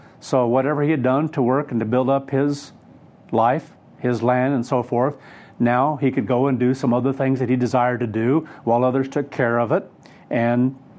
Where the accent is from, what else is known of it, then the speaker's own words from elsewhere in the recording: Kansas, United States; when we were in Kansas, when I grew up in Kansas, that people could kind of rent or lease a land for a certain percentage of crops